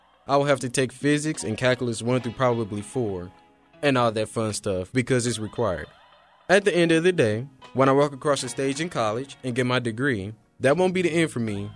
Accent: Dayton, Ohio, United States; I don't come from the best neighborhood. I'm from the Madden Hills neighborhood in Dayton. There are fights, and there are even shootings sometimes.

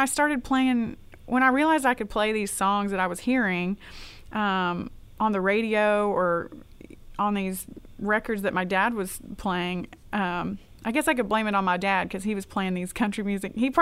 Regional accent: Arkansas, United States; And just growing up in Arkansas, I didn't grow up in the country, but I definitely listened to country music and my family listened to country music.

